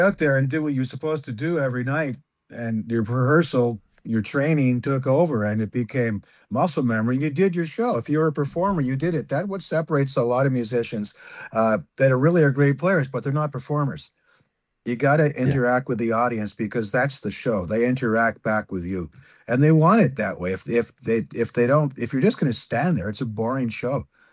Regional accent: Montreal, Quebec, Canada; I said in Montreal, my hometown … they became really big in that area

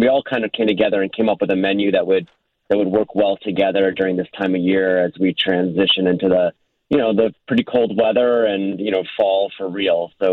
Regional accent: Chicago, Illinois, United States; I mean, I'm biased from Chicago.

